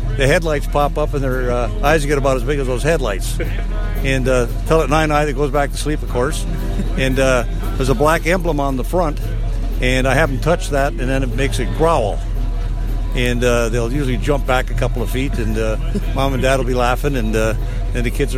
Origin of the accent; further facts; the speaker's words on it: Finley, North Dakota, United States; And I'm originally from Finley, North Dakota.